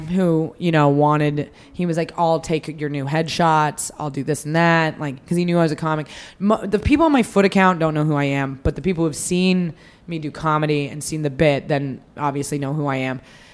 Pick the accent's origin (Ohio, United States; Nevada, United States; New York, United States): Nevada, United States; Reno; also born or lived in Sacramento; I'm from Reno. But that I at the time I'd been living in Sacramento.